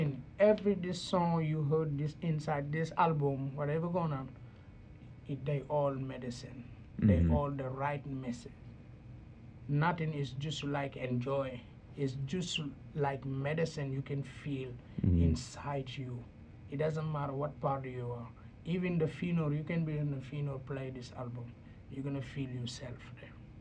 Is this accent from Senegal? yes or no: yes; Senegal; English is a second language; moved away; Yeah, that's right. I'm from Senegal. And I moved here 2010.